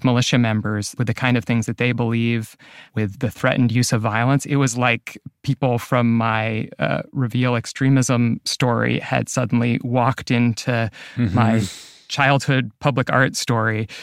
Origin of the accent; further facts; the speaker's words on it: Albuquerque, New Mexico, United States; I mean, I grew up in Albuquerque. I was following as this statue was put up.